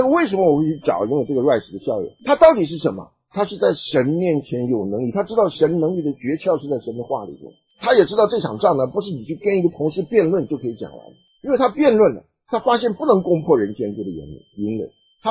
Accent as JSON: {"language": "Chinese", "country": "China"}